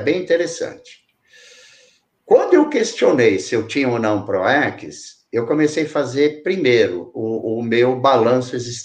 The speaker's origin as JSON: {"language": "Portuguese", "country": "Brazil", "tie": "born there", "said": "A Yara sempre me pergunta por que eu nasci no Brasil."}